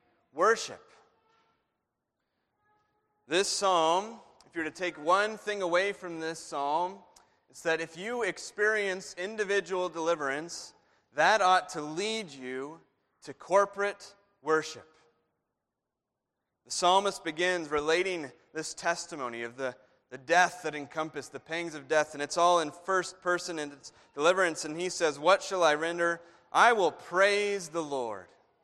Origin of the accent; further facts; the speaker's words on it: Tucson, Arizona, United States; I grew up in Tucson.